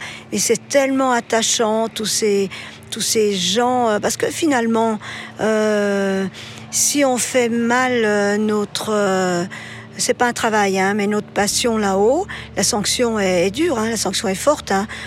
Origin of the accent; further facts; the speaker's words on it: Chamonix, Auvergne-Rhône-Alpes, France; born there; je suis née à Chamonix et mes ancêtres étaient tous des montagnards ou des chasseurs ou de cristalliers, ou voire des guides.